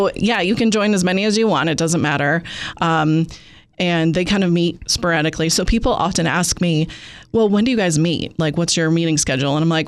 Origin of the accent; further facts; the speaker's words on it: New York, United States; I grew up in the Finger Lakes, but I moved away. I moved to Los Angeles for a few years in the northern New Jersey.